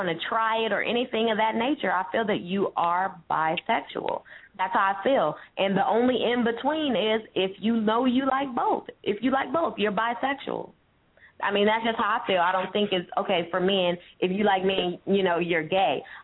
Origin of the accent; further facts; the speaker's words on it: San Francisco, California, United States; I'm from San Francisco. I know how the groups and communities work.